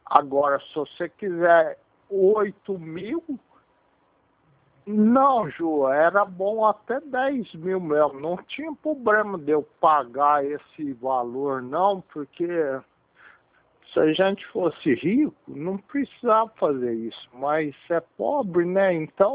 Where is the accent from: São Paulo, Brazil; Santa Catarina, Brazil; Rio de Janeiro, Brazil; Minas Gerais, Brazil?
São Paulo, Brazil; Mococa; porque como eu sou aqui do interior de Mococa